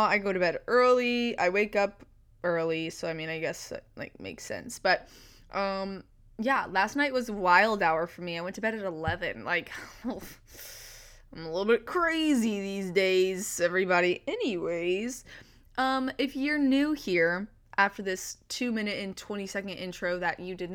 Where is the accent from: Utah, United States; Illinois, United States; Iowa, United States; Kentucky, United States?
Kentucky, United States; Bowling Green; I'm a freshman at Belmont University in Nashville, Tennessee. I'm from Bowling Green, Kentucky. I'm 19 years old.